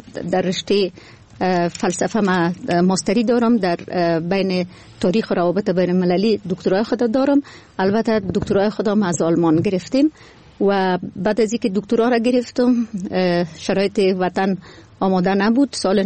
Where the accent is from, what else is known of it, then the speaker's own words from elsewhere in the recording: Kabul, Afghanistan; moved away as an adult; also born or lived in Germany; ما مکتب در شهر کابل به پایان رساندیم و از کابل هستم افغانستان و بعد از صنف 12 به کشور آلمان سفر کردم برای تحصیل و تا سطح ماستری درس خوندم. دوباره به افغانستان برگشتم